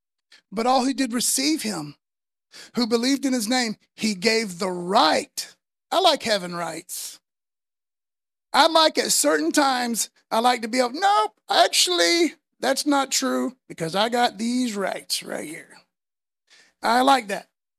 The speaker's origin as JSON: {"language": "English", "country": "United States", "said": "Like the rights I enjoy as an American is because some people died on the battlefield a long time ago."}